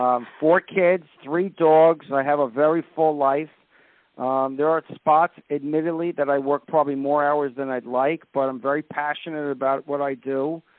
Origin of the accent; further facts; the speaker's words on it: New Jersey, United States; I'm from New Jersey, as you know.